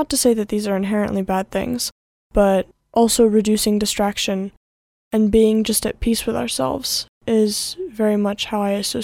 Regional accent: Los Angeles, California, United States; now in Gyumri, Armenia; I'm from Los Angeles, California, from the United States, and I have been in Gyumri for 9 months, and this is one of my final endeavors before I leave Armenia.

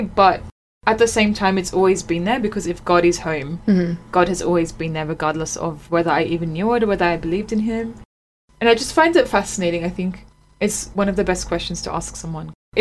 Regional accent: Australia; I'm from Australia, and we just connected, crossed paths.

